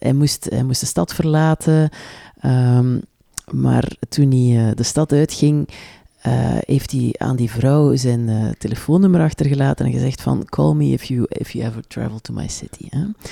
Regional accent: West Flanders, Belgium; want ik ben dus als kind in West-Vlaanderen opgegroeid

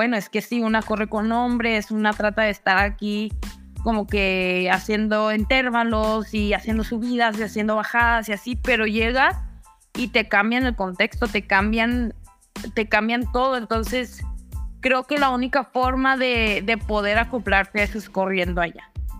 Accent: Colombia; yo como colombiana, ¿cómo regresas tú a tu casa

